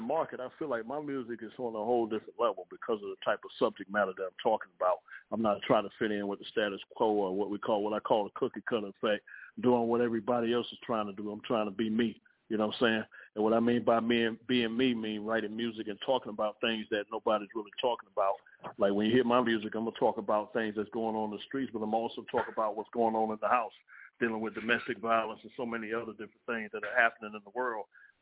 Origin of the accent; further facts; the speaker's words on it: Orlando, Florida, United States; Oh, yeah, I'm from Orlando, Florida, but you know what I'm saying? But I go back and forth between Tampa and Orlando, but, you know, I represent Central Florida, but born and raised in the old town.